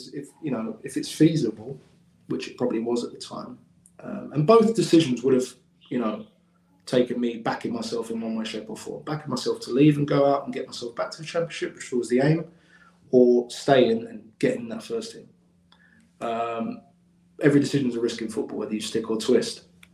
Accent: Wales, United Kingdom; I consider myself as Welsh. I mean, I spent every summer holidays back there at my nan's. My mum's obviously full Welsh. My mum lives back there now.

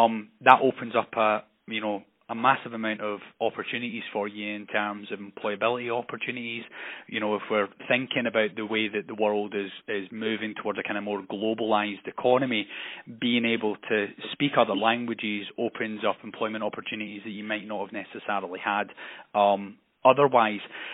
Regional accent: Scotland, United Kingdom; accent: Scottish; now in Birmingham, United Kingdom; just outside Glasgow, but I've been down in Birmingham now. I'll be 8 years in April, but I still have my Scottish accent, so I've not quite yet picked up a Brummie accent yet.

